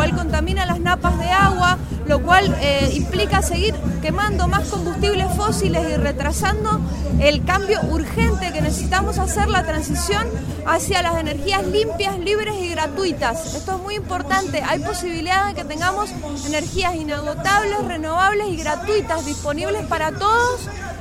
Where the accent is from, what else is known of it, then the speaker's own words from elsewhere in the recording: Uspallata, Mendoza, Argentina; soy del Valle de Uspallata.